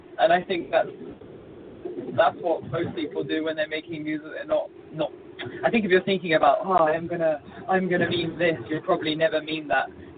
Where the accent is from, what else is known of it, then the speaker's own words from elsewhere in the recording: England, United Kingdom; now in Mexico; I'm English, but we're based in Mexico as a band, and I really feel part of like the Latin culture now.